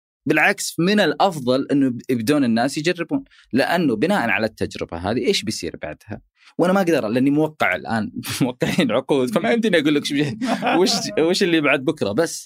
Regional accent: Saudi Arabia; الفنانين عندنا في السعودية مرة كثير المشاريع قليلة

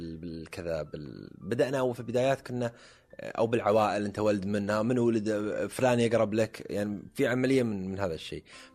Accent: Jubail, Eastern Province, Saudi Arabia; أنا ما جلست في محضن العائلة يعني في الأحساء, أنا ربيت في مدينة الجبيل الصناعية.

